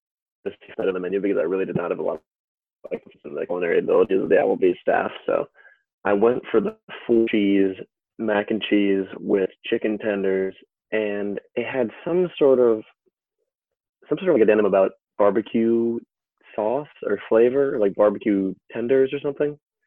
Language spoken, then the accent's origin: English; Connecticut, United States; Connecticut was so stupid because I'm from Connecticut.